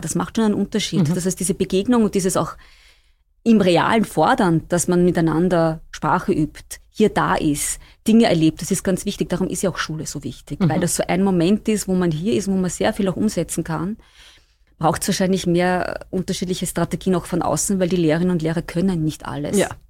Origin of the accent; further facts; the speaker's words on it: Burgenland, Austria; wir kommen aus Österreich, aus dem Burgenland